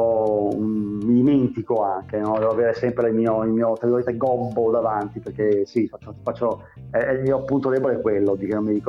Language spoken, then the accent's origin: Italian; Venice, Veneto, Italy; a Sant'Elena, a Venezia, dove io abitavo, sono nato a Sant'Elena